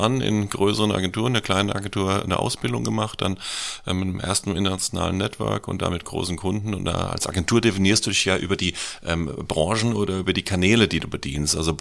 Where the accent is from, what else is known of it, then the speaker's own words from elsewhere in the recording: Frankfurt, Hesse, Germany; habe früher das Abi geschafft, also als echter Frankfurter